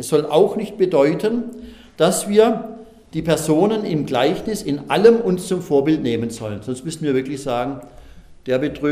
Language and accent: German; Pforzheim, Baden-Württemberg, Germany; Das größte Gebäude in meiner Heimatstadt Pforzheim